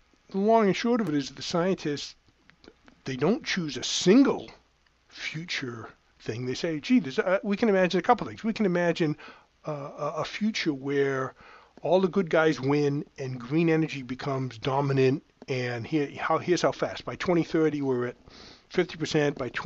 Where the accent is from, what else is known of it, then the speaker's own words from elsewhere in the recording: Massachusetts, United States; accent: Massachusetts; And my Massachusetts accent, I'm sure, is not...